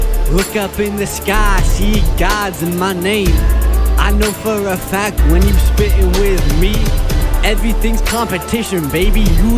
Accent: United Kingdom; I know it's legit, cause I'm British and I know for a fact that I always rap on time.

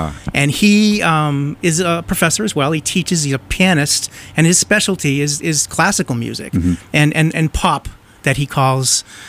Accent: Haverhill, Massachusetts, United States; I grew up in Haverhill.

